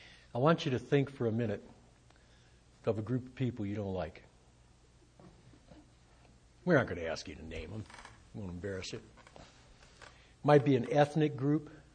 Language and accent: English; United States; Being an American, you know, I have trouble with Islam